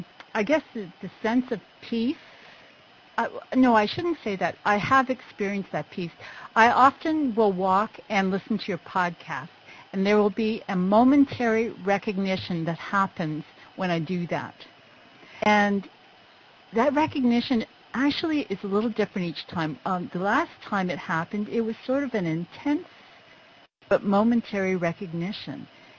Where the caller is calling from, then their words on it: Windsor, Ontario, Canada; From Windsor, Ontario, Canada. It's nice to talk to you.